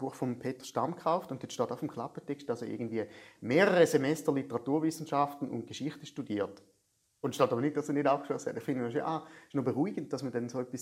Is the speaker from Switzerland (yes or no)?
yes; Thurgau, Switzerland; also born or lived in Schaffhausen; die ersten 11 Jahre von meinem Leben habe ich im Thurgau gewohnt, also in Schlattingen. Schlattingen ist aber, es ist eigentlich nur geografisch, Thurgau mental ist es Schaffhausen. Also so drum, ich sehe mich eigentlich immer so als Schaffhauser Aszendent Thurgauer.